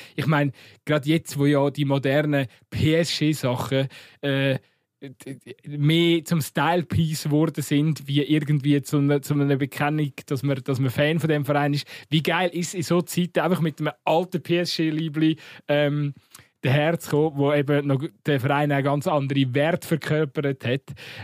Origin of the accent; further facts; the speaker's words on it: Lucerne, Switzerland; Das dürfen wir ja auch als Luzerner mal tragen, oder?